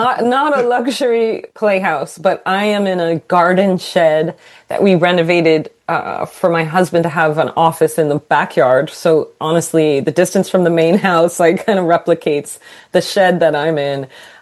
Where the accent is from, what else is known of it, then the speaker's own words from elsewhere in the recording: Greenwich, Connecticut, United States; So this was a trend I saw myself growing up in Greenwich, Connecticut.